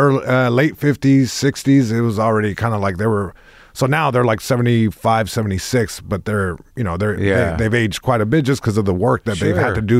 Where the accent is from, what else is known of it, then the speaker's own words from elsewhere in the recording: Long Beach, California, United States; first language Spanish; English is a second language; It's also interesting because even though I was born here in Long Beach, born and raised